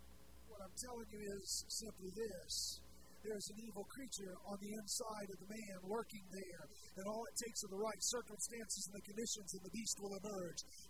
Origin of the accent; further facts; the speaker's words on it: Buenos Aires, Argentina; I grew up in Buenos Aires